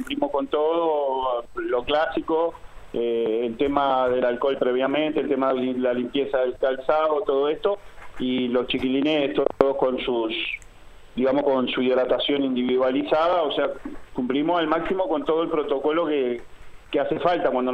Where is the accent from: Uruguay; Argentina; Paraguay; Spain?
Uruguay; tenemos todos como uruguayos.